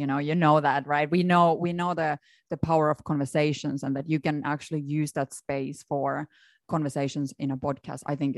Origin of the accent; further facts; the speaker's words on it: Finland; English is a second language; But yeah, I'm still from Finland, so I can use English in a funny way.